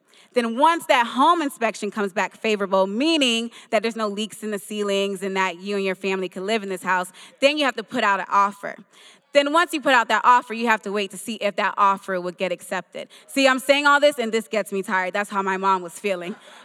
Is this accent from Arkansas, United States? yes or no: no; Miami, Florida, United States; I grew up here in Miami in a two-bedroom apartment.